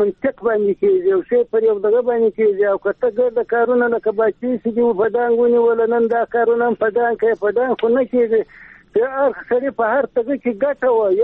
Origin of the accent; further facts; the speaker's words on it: Helmand, Afghanistan; دلته خو زه په هلمند کې یم زما خو خپل وطن دی